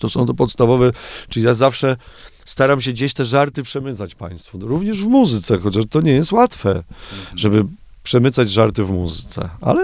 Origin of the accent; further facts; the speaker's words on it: Pomeranian Voivodeship, Poland; Może my, Kaszubi, na tych ziemiach czwartej klasy musimy jakoś sobie radzić.